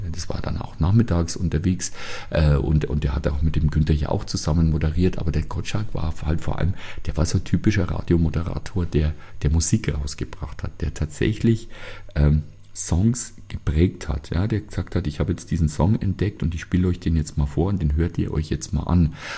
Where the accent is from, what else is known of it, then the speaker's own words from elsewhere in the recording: Bavaria, Germany; Ich komme nun mal aus Bayern und was wir gehört haben oder hören, ist natürlich, sind die Sender des Bayerischen Rundfunks.